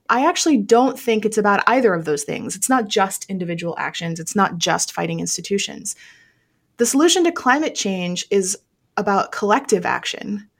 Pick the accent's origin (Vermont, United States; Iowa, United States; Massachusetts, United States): Vermont, United States; And I think I just read an article that my home state of Vermont has something like a 92% voter registration rate for the state